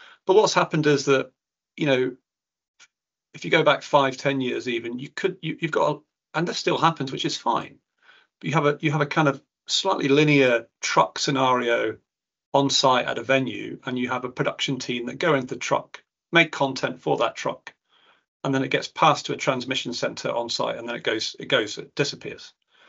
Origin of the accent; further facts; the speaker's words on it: Scotland, United Kingdom; I'm Scottish as well